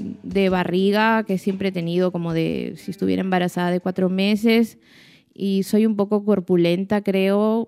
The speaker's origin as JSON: {"language": "Spanish", "country": "Peru", "said": "soy peruana, soy escritora, tengo una hija y un bebé y dos novios, un chico y una chica"}